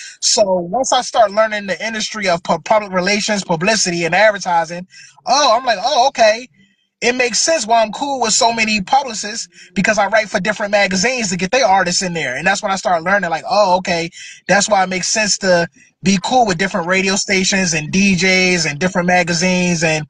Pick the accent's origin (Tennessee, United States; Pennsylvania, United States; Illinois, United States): Pennsylvania, United States; Philadelphia; Obviously, I'm from Philly, you know what I mean?